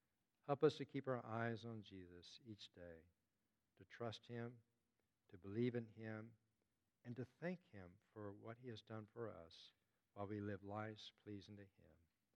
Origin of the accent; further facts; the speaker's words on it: Houston, Texas, United States; I grew up in Houston, Texas, and I didn't get on a plane until I was 18 years old. And I lived in just three houses over 18 years.